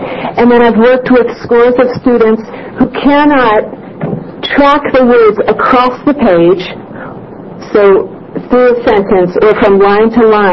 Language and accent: English; Springfield, Oregon, United States; I am I'm from Springfield, Oregon.